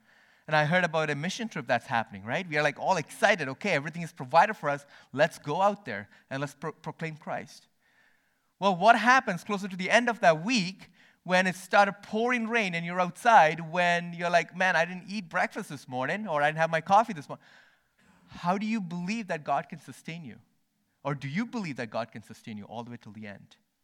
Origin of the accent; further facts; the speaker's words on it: India; moved away as an adult; now in Canada; I grew up in India for the first 18 years of my life, and then first time coming to Canada was to Thetis Island.